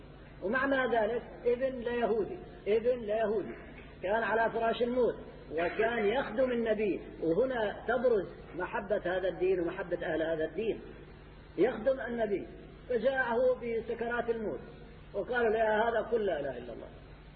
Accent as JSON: {"language": "Arabic", "region": "Hama Governorate", "country": "Syria", "said": "حصلت عندنا في قرية من قرى حماة. رجل علوي مات في قريتنا"}